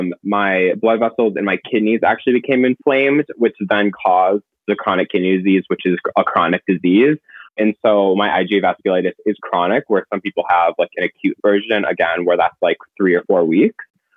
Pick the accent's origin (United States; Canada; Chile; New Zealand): United States; Minneapolis, Minnesota; I grew up in Minneapolis, and the Minneapolis industry, the Minneapolis like scene just wasn't for me.